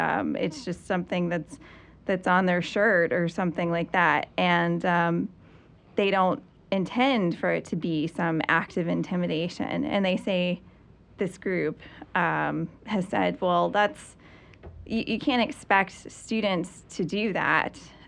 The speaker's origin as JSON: {"language": "English", "region": "North Carolina", "country": "United States", "tie": "born or raised there", "said": "You know, I grew up in Alamance County and my parents did too."}